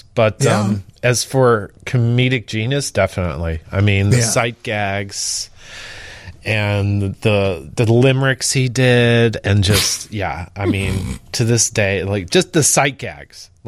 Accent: Oak Park, Illinois, United States; No, I'm from Oak Park.

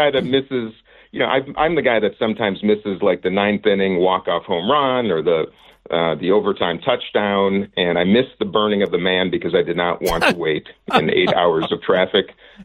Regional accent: Minnesota, United States; So I came away from this very grateful for being a Minnesotan.

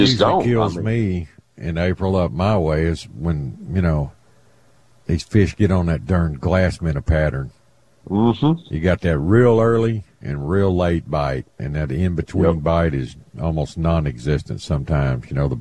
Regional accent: the South, United States; But I don't have enough Yankee in me. I'm a Southerner.

